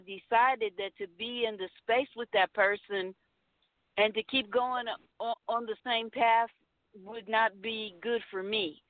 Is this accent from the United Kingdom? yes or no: no; Indianapolis, Indiana, United States; And my brother, all of us were born and raised in the Church of Christ in Indianapolis, Indiana.